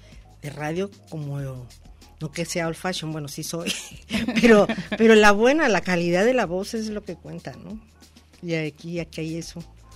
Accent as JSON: {"language": "Spanish", "town": "Ciudad Obregón", "region": "Sonora", "country": "Mexico", "tie": "born there", "lives_now": "Guadalajara, Mexico", "said": "Entonces creo que ahí estuve muy poco y sí nací en Ciudad Obregón."}